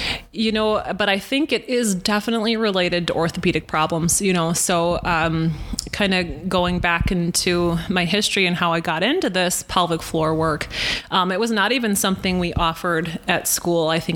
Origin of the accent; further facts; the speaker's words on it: Rockford, Illinois, United States; now in Milwaukee, United States; I'm originally from Rockford, and pretty much all of my friends growing up ended up in Chicago, and I think if it wasn't for me meeting my husband, I'd probably be back in Illinois